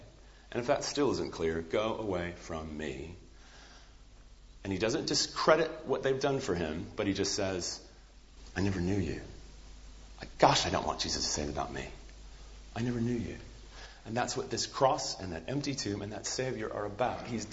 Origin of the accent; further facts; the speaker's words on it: California, United States; Yes, growing up in California, we had great trips to the beach, great trips to the slopes